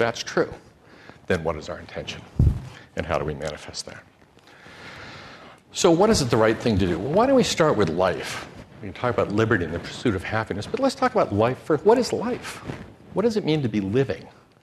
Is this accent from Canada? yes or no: no; Japan; I grew up in Japan as a baby, and my parents showed me Hiroshima and Nagasaki.